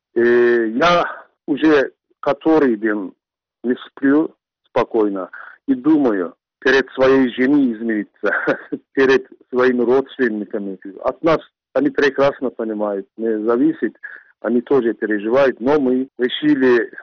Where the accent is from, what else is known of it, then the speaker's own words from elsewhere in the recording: Turkey; now in Russia; Я с 91-го года живу в России, свою сознательную жизнь я прожил здесь. Очень многие турки, первые поколения, я скажу, приехали из Турции, относимся любовью к русскому народу, и поэтому мы здесь создали семьи.